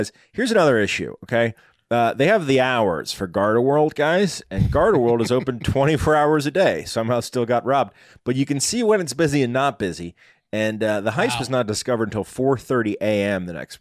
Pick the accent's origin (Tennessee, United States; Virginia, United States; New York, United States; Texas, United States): Virginia, United States; Like, we grew up in Northern Virginia. There's lots of unmarked buildings there, right?